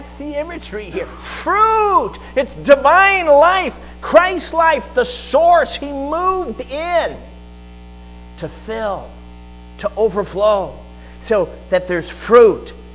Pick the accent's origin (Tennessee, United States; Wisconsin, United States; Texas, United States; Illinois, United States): Illinois, United States; Chicago; Now, I grew up in Chicago, and we lived several years in the city limits, basically cement. And then we moved out to the suburbs, but it was still urban, suburban Chicago.